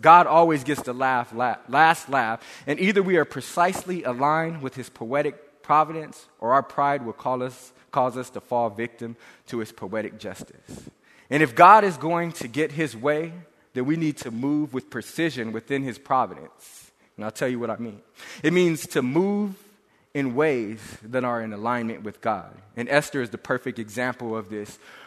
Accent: San Bernardino, California, United States; but I'm from San Bernardino, so I'm hitting people with my Bibles.

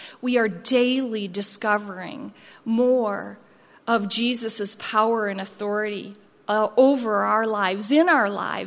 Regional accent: Midwest, United States; You know, I'm from the Midwest, and when the storms seem to be right for a storm to pop up or a tornado

